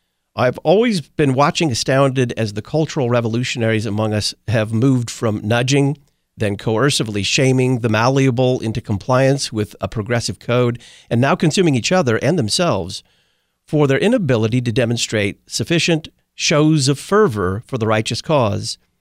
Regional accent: Texas, United States; thank you very much for listening out in my home state of Texas.

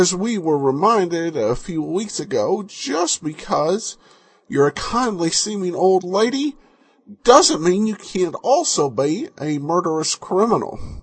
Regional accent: Waterbury, Connecticut, United States; Last episode I listened to took place in my hometown of Waterbury, Connecticut.

